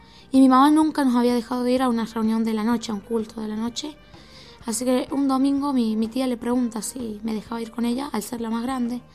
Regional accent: Córdoba, Argentina; soy de Córdoba, ¿no? Y bueno, soy de un barrio que se llama Malvinas, Argentina. Córdoba es un lugar muy lindo

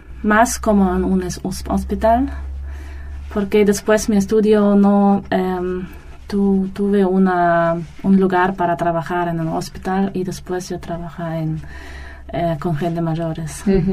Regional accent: Germany; Spanish is a second language; moved away as an adult; now in Argentina; soy de Alemania, tengo 33 años y yo soy también una enfermera. Y ahora estoy en Argentina para estudiar Biblia

